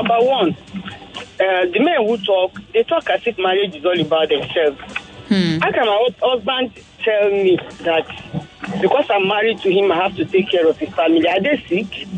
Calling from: Ikeja, Lagos, Nigeria; Yes, I'm calling from Ikeja.

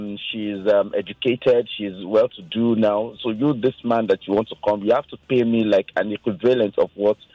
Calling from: Idimu, Lagos, Nigeria; I'm calling from Idimu.

